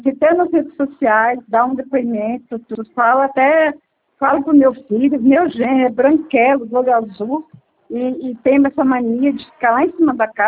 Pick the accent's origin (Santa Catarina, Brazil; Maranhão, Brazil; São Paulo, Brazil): São Paulo, Brazil; Bauru; lá de Bauru, sou de Bauru.